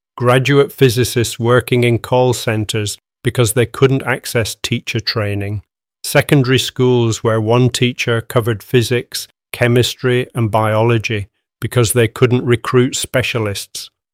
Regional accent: Darwen, North West England, United Kingdom; I grew up in Darwen, watching my mum work as a teaching assistant at the local primary school.

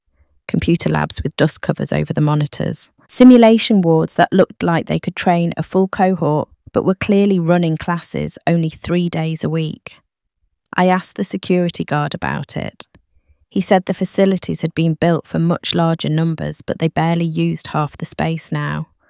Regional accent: Manchester, North West England, United Kingdom; I wanted to become a nurse. I grew up in Fallowfield watching my gran receive excellent care at Manchester Royal Infirmary.

